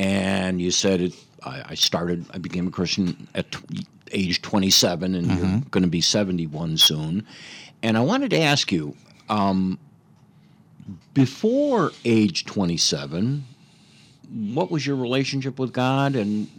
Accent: Chicago, Illinois, United States; but I grew up in Chicago.

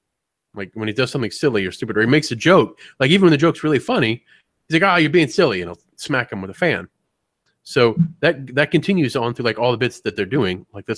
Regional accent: the South, United States; I just did it, and I'm from the South.

